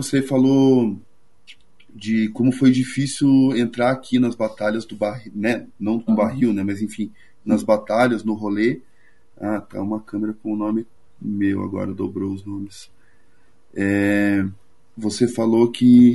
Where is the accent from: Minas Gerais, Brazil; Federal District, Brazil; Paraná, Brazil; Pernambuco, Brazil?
Paraná, Brazil; São José dos Pinhais; Não, cara, eu sou de São Paulo dos Pinhais, cara. Eu nasci ali do lado.